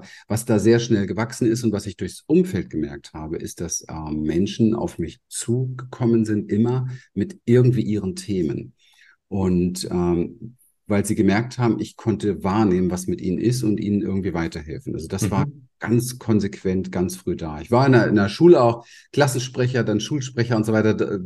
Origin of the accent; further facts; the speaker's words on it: Berlin, Germany; ich bin in Berlin im Hinterhof groß geworden